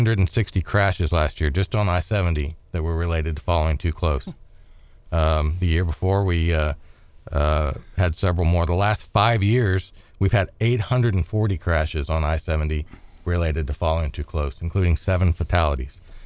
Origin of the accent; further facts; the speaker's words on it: Kansas City, Missouri, United States; I was originally from Kansas City, and there were no openings in Kansas City at that time.